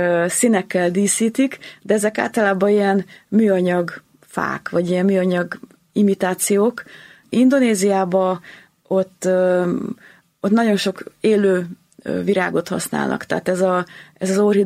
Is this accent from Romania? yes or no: no; Szeged, Csongrád-Csanád, Hungary; mert Szegeden a klinikán születtem, tehát szegediek vagyunk